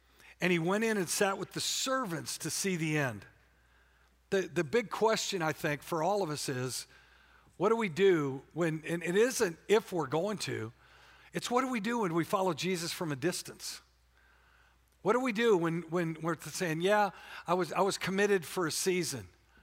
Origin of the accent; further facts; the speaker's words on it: Warrington, North West England, United Kingdom; Okay, I'm from Warrington, okay? Do the math, okay?